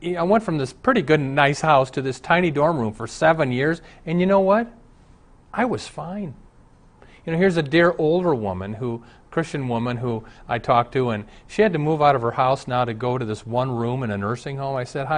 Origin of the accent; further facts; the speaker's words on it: Omaha, Nebraska, United States; Like I said, I grew up in Omaha. Dad ran the racetrack.